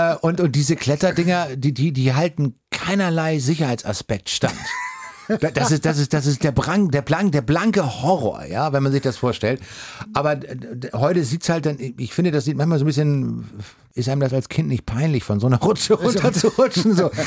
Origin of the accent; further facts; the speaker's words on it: Hamburg, Germany; Das ist meine Heimat und das ist ja auch so eine Ecke, die sich natürlich stark verändert hat in den letzten Jahren.